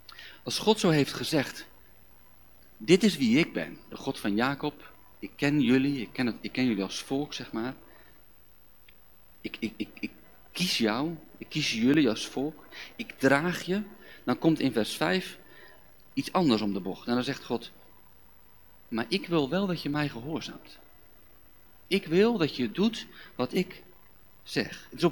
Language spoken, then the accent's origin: Dutch; Zeeland, Netherlands; Ik kom uit Zeeland, ik hou ook van zeemeeuw.